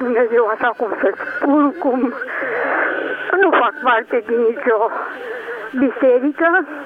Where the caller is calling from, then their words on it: Alba Iulia, Alba County, Romania; din Alba Iulia.